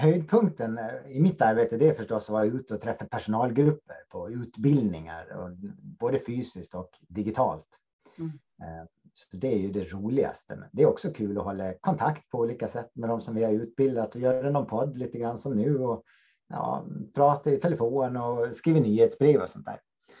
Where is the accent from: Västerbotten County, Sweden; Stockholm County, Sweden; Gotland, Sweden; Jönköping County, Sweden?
Gotland, Sweden; för er som är nyfikna på min dialekt så kan jag säga att jag kommer från Gotland och ingenting annat.